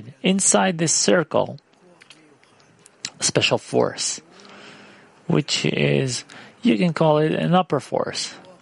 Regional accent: Ramat Gan, Tel Aviv District, Israel; I'm from Ramat Gan.

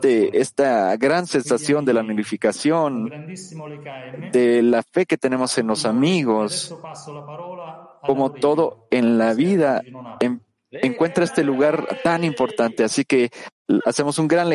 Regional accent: Italy; Así como los italianos siempre hacemos y queremos sacar nuestra felicidad de nuestro corazón para todos ustedes.

